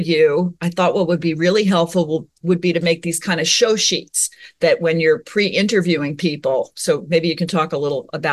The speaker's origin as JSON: {"language": "English", "town": "New York City", "region": "New York", "country": "United States", "tie": "born or raised there", "said": "My quick is I grew up around New York City, so we had a lot of radio."}